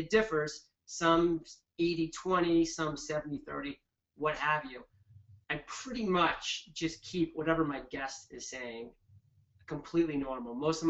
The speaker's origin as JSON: {"language": "English", "region": "Maine", "country": "United States", "said": "repetitive words like awesome or wicked cool, because I'm from Maine."}